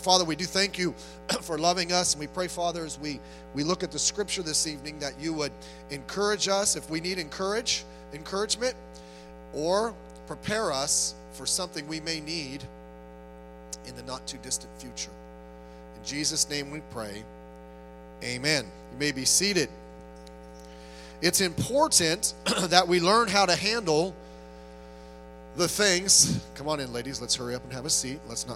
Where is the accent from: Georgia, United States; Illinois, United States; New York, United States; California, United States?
California, United States; Long Beach; Remember when I was growing up in North Long Beach here, I went to Lindbergh Junior High School.